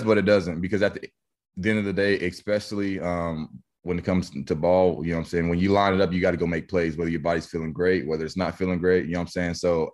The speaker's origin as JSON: {"language": "English", "town": "Wichita", "region": "Kansas", "country": "United States", "tie": "born or raised there", "said": "I made a hat, and it's called Wichita Kid, and it was just me just representing my hometown."}